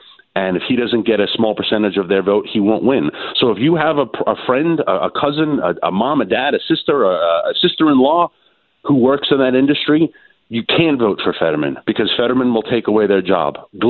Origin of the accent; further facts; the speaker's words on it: New York City, New York, United States; You know, I'm originally from New York City, but I know New York State very well.